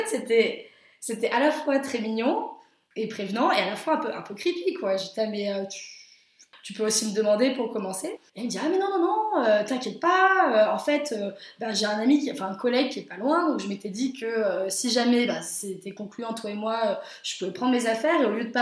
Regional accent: Lyon, Auvergne-Rhône-Alpes, France; moved away as an adult; now in Berlin, Germany; Et je suis originaire de Lyon.

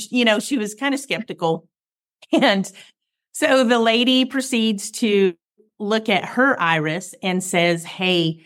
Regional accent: New Mexico, United States; I grew up in New Mexico as a rodeo kid, had horses my whole life, loved them, couldn't imagine life without them, so carried that into my marriage and my future.

